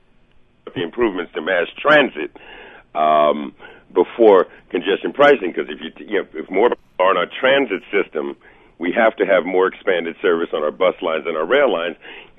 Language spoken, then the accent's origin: English; Manhattan, New York, United States; I am from Manhattan.